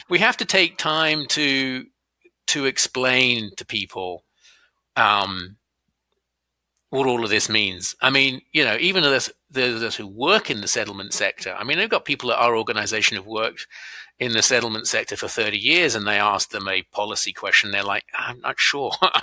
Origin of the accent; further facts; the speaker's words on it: United Kingdom; now in Canada; my home country, the UK